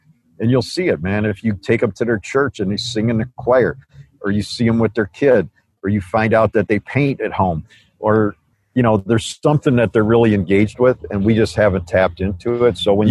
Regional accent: Chicago, Illinois, United States; I mean, I grew up in Chicago, man.

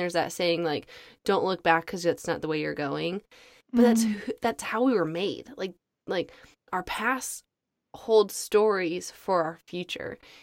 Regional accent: Alaska, United States; I'm from Alaska. I was from a super small town in Alaska.

